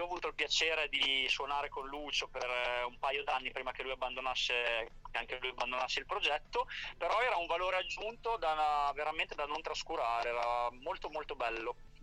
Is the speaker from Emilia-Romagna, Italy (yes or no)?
yes; Sassuolo, Emilia-Romagna, Italy; noi siamo di Sassuolo in provincia di Modena, quindi la città della ceramica